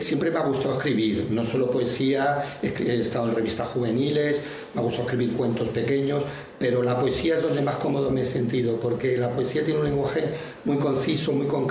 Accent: Tangier, Tanger-Tetouan-Al Hoceima, Morocco; moved away; nací en Marruecos, en Tánger, una ciudad preciosa, abierta al mar. Allí pasé mi infancia, muy feliz, muy tranquilo

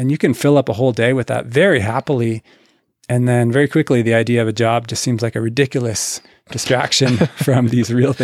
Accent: Ontario, Canada; I mean, I grew up in Ontario

